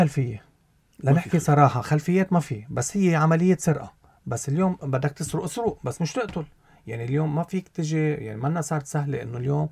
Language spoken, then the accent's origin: Arabic; Lebanon; نحن كلبنانيه